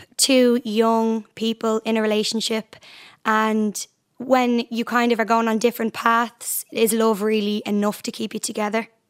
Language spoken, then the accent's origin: English; Dublin, Leinster, Ireland; I'm from Artane in Dublin